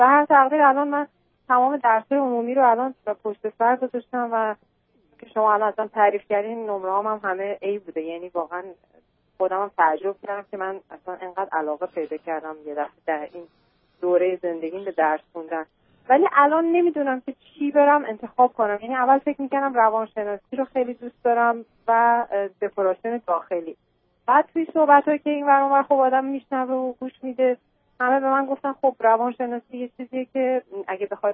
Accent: Iran; moved away as an adult; also born or lived in Europe; من از ایران که آمدم اون زمان اولی که خارج شدم در واقع تو سن دیپلم بودم و رفتم اروپا

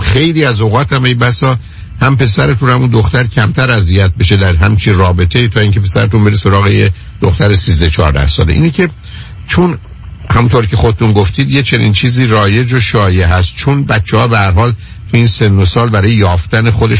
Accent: Iran

